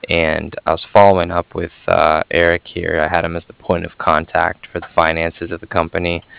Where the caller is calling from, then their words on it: Cardiff, Wales, United Kingdom; I was calling from Cardiff